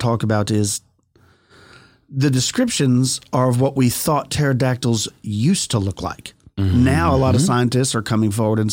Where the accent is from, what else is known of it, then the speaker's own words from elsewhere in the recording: Yeadon, Yorkshire and the Humber, United Kingdom; Yeadon just happens to be my hometown.